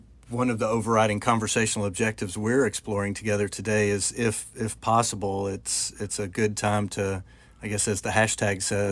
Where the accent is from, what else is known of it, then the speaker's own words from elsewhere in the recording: Kentucky, United States; I know some states, if we travel to those states and they know we're from Kentucky, they're actually mandating that we quarantine for 14 days or isolate for 14 days.